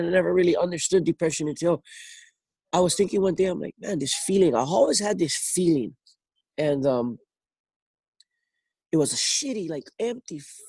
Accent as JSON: {"language": "English", "region": "Hawaii", "country": "United States", "tie": "born or raised there", "said": "Growing up on the North Shore for me was fucked."}